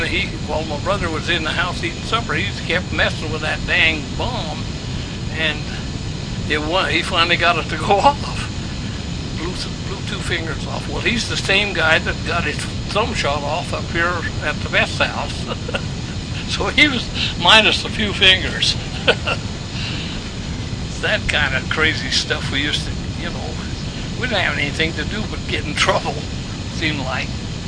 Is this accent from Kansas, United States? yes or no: yes; Kansas, United States; right after we come here from Kansas.